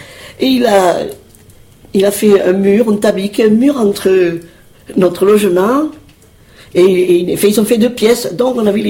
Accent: Barcelona, Catalonia, Spain; born there; French is a second language; je suis née à Barcelone, mais de culture et d'appartenance murciana. Pas question de me dire que je suis catalane

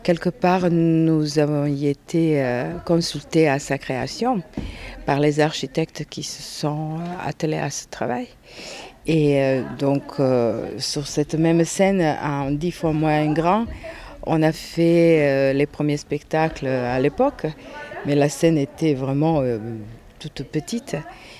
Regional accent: Zagreb, City of Zagreb, Croatia; French is a second language; now in Millau, France; Je suis croate, je suis de Zagreb. Ma formation s'est faite à l'Opéra de Zagreb.

